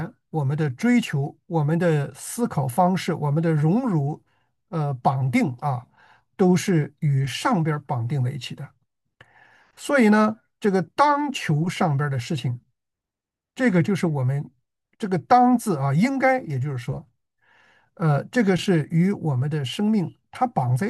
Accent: China; 我们作为中国人啊，可能很多人就为中国队啊啦啦队。

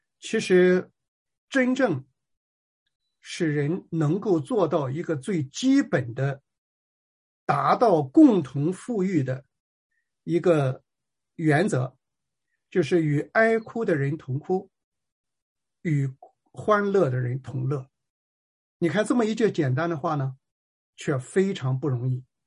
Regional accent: China; 我们中国人把很多很多的资源都消耗在了战争的里面，消耗在了斗争的里面。我们从49年到今天，是吧？

